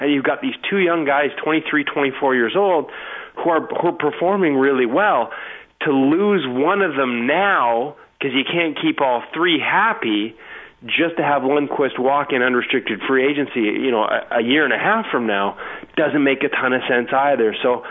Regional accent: Vancouver, British Columbia, Canada; it isn't just because I'm from Vancouver and watch him all the time.

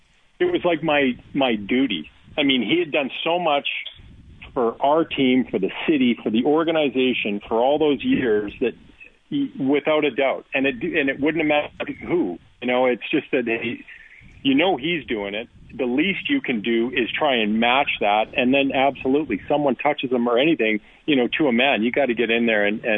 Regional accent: Calgary, Alberta, Canada; to be coming from being under a microscope in Calgary, in my hometown, to going to Nashville where you're totally anonymous.

